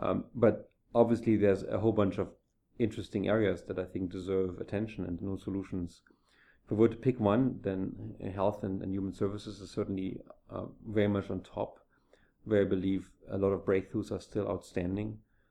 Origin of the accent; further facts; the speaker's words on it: Germany; now in United States; I came from Germany, which is a bit more traditional in its way of thinking